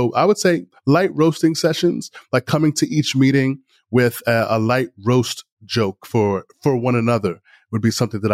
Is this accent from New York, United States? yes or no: yes; New York City, New York, United States; And I grew up in New York City, where the Dirty Dozens was played daily.